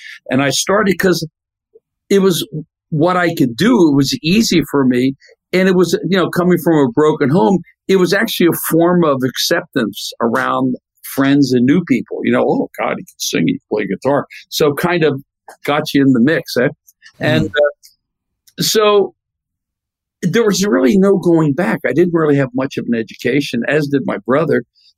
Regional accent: Philadelphia, Pennsylvania, United States; I grew up in Philadelphia with American Bandstand.

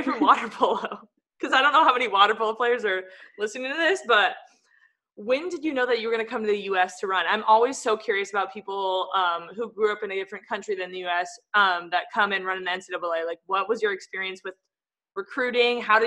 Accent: California, United States; I grew up in California and it's pretty big there just because, again, of the climate.

